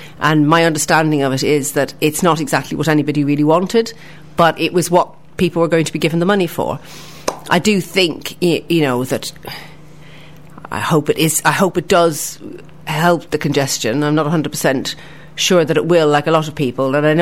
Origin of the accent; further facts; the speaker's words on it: Ireland; being Irish, we often say, I wouldn't start from here.